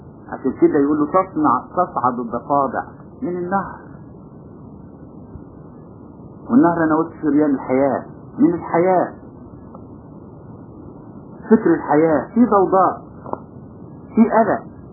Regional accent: Upper Egypt, Egypt; انا شفته بنفسي، لان عندنا في الصعيد شفته

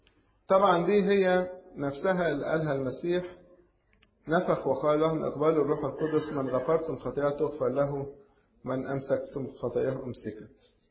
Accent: Egypt; ولذلك سيدنا البابا كمان عندنا في مصر يعمل إزاي

